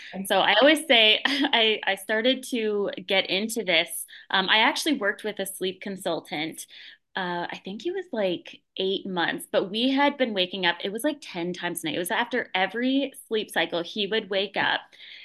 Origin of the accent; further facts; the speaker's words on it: Canada; I'm Canadian, but I did get my master's in Detroit